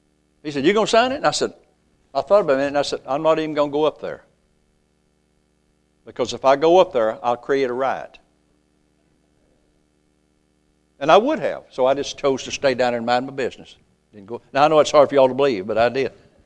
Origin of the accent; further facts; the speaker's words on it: Arkansas, United States; I come from East Arkansas over in cotton fields.